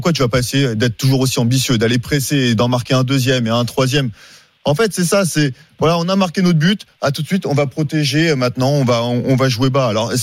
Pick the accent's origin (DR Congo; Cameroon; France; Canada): France; Il y a que chez nous en France peut-être, où ça se passe comme ça.